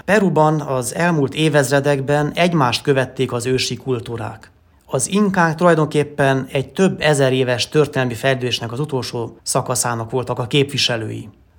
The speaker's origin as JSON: {"language": "Hungarian", "region": "Transylvania", "country": "Romania", "tie": "born or raised there", "said": "Egyrészt nagyon büszke vagyok arra, hogy Európának és a világnak ebbe a csodás virágos kertjébe, Erdélybe születtem. Nyilván mi itt ezer szállal kötődünk a szülőföldhöz"}